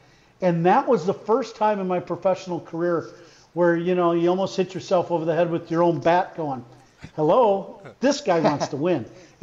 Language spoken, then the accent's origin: English; Chicago, Illinois, United States; I didn't re-sign with the Cubs after the 0-1 season, and just feeling down about that and leaving my hometown.